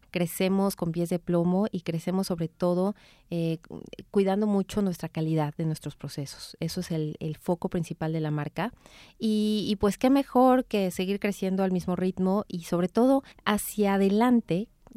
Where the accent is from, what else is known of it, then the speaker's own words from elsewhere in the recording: Mexico; como mexicanos que podamos de alguna manera ser referente en el mundo